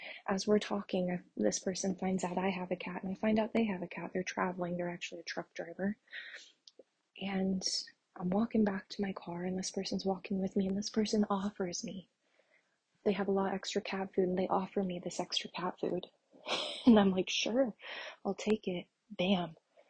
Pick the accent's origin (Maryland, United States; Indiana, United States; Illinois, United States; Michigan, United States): Indiana, United States; my hometown is in Indiana. And I felt the Lord tell me that you're going to go back to Indiana.